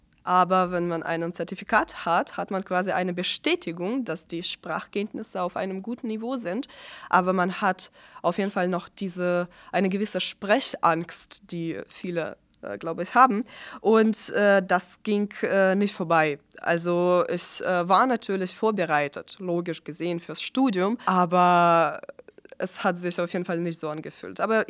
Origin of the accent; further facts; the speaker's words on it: Russia; German is a second language; now in Jena, Germany; ich komme aus Russland, ich bin 25 Jahre alt